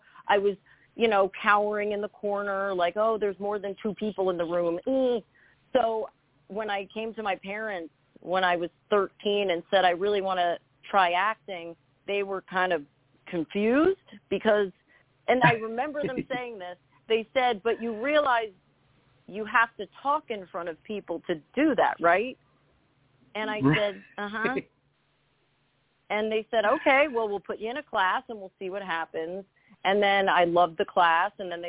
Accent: New Jersey, United States; I grew up in Jersey. I'm a New Jersey girl.

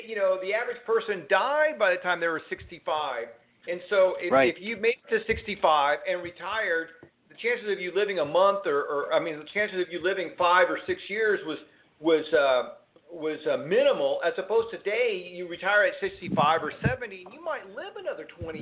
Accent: Houston, Texas, United States; also born or lived in Miami / Fort Lauderdale; I grew up in Houston. I used to live in Miami and Fort Lauderdale

